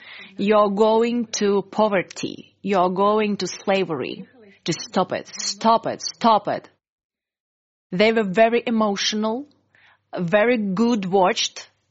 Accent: Ukraine; first language Russian; English is a second language; So tell me, I'm the Russian-speaking woman. I'm Ukrainian. Russian is my native language.

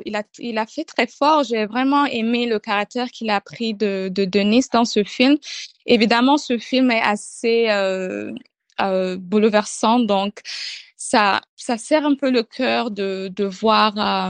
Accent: Niger; Je viens du Sahara, bien sûr, comme je viens du Niger, donc ça m'a ramené chez moi au chaud dans le sable

